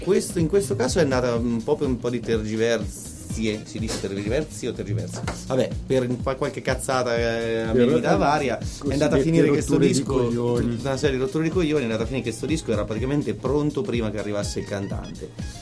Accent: Perugia, Umbria, Italy; Io sono perugino, lui è Ponte San Giovannese.

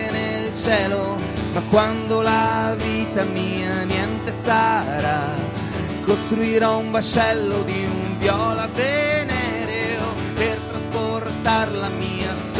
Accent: Orvieto, Umbria, Italy; perché io poi vengo da Orvieto, che è un posto che ha le sue problematiche.

